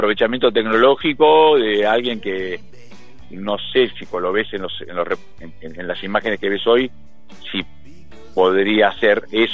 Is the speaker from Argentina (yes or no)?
yes; Benavídez, Buenos Aires Province, Argentina; yo soy de Benavides